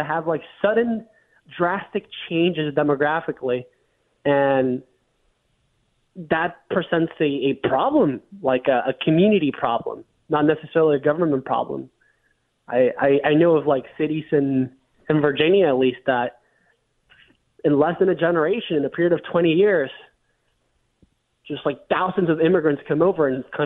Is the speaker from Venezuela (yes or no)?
yes; Venezuela; I grew up in Venezuela for a large portion of my life. I went back to Venezuela for the first time in 6 years, very recently.